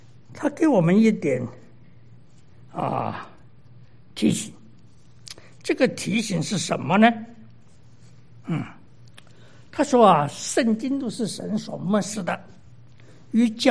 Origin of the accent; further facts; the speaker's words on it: Guangdong, China; accent: Cantonese; 我们广东话就表示了